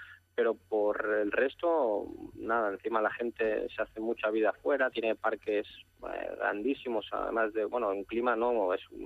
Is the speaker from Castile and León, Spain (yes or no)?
no; Barcelona, Catalonia, Spain; yo soy de Barcelona